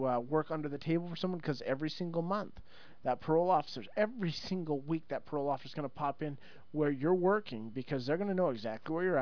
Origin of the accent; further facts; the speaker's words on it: West Coast, United States; And I was considered a flaming liberal there because I came from the West Coast and I had a few different beliefs.